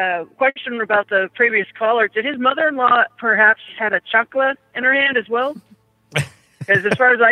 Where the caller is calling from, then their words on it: Texas, United States; And I'm currently in Texas, just sitting in the rain.